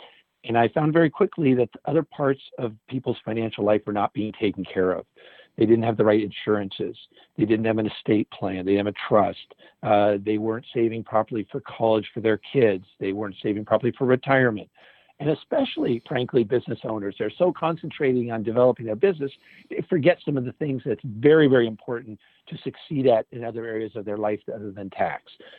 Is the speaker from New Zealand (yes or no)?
no; Los Angeles, California, United States; Well, I grew up in the LA area, and I was born in 59, 61 years old.